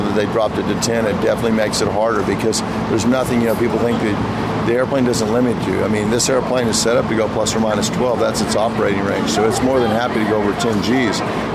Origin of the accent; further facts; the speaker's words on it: Texas, United States; born there; I mean, I was born in Texas, and they're like, you know, is it special to win here?